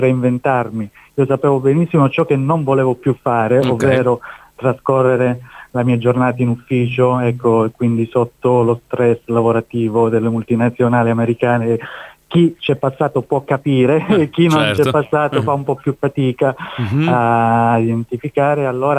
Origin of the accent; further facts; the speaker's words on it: Southern Italy, Italy; io ho rivisto la mia terra con occhi diversi. Una volta, ecco, avuta l'esperienza di vita all'estero, sono riuscito ad individuare dei punti cruciali che rendono la qualità della vita nel sud Italia